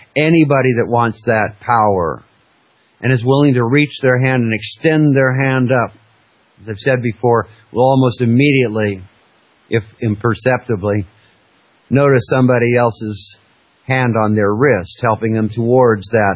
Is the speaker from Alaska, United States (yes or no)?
yes; Alaska, United States; As I was growing up in Alaska, it's 45 or 50 or 60 degrees below zero outside.